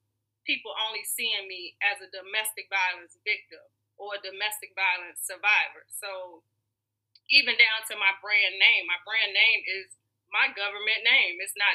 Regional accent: Chicago, Illinois, United States; now in New Orleans, United States; Chicago, the illustrious Chicago, Illinois.

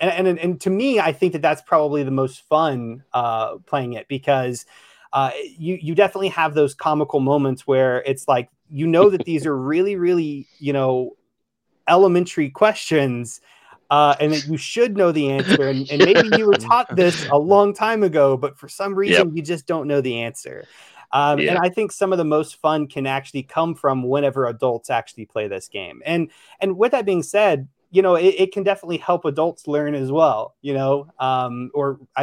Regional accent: United States; I'm an American.

